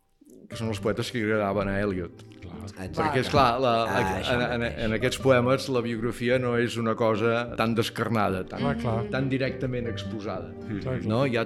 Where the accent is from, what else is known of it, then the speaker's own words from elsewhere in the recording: Catalonia, Spain; de proclamar amb orgull que sóc català i porto barretina, m'explico.